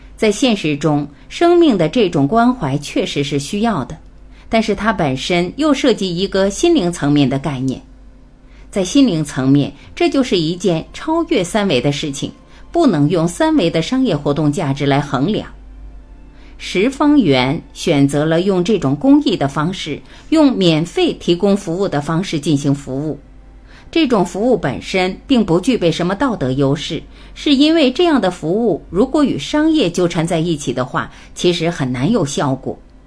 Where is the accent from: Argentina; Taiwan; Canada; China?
China